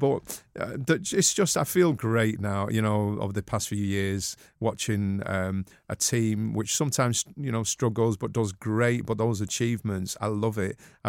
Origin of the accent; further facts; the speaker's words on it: Manchester, North West England, United Kingdom; But I'm a Mancunian.